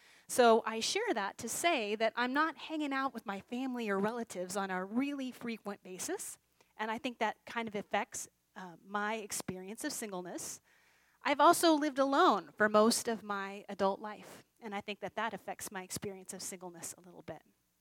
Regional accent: Kansas, United States; I'm 45 years old. I grew up in Kansas.

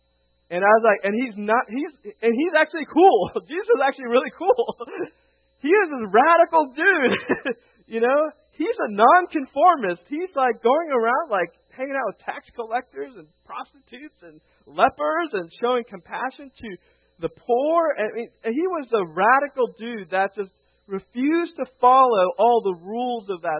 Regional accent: Houston, Texas, United States; growing up in the States, I grew up in Houston, Texas.

